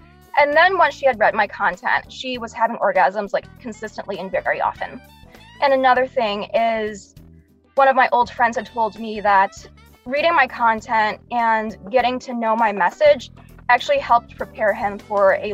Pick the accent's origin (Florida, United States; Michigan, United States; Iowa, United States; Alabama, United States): Michigan, United States; Detroit; from Detroit, Michigan.